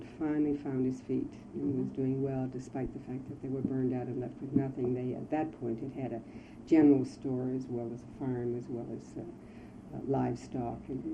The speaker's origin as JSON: {"language": "English", "town": "Brooklyn", "region": "New York", "country": "United States", "tie": "born or raised there", "also_born_or_lived": "Perrineville", "moved": "as an adult", "lives_now": "Pittsburgh, United States", "said": "And I was brought up in Brooklyn, New York, where I lived until I married, and Paul and I came to Pittsburgh."}